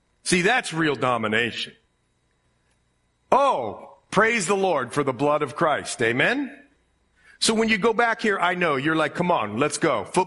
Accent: Ohio, United States; And I grew up in Ohio.

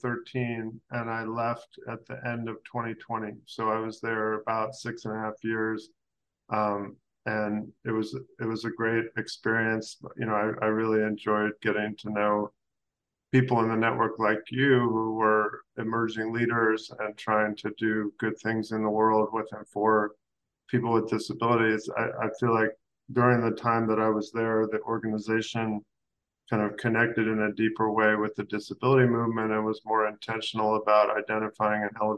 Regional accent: California, United States; now in Sacramento, United States; I grew up in Southern California, so in some ways this is coming home for me, but it had been 30 years since I had lived in the state. I never lived in Sacramento, which is where I am.

